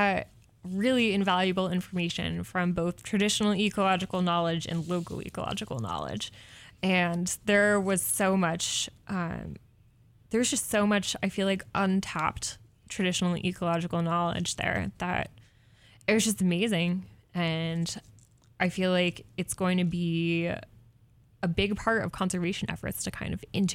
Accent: East Coast, United States; I grew up on the East Coast and was on the water a lot. My dad's a sailor, so I spent a lot of time out on Long Island Sound

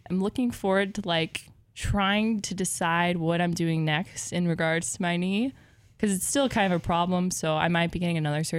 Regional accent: Portland, United States; I'm from Portland, so it's like an hour and a half.

